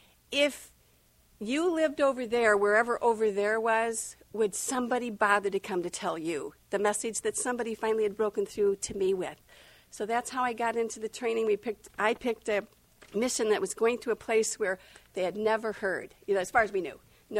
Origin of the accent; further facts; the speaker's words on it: Michigan, United States; So I'm from Michigan. Somebody will say that accent. I never really think I have one.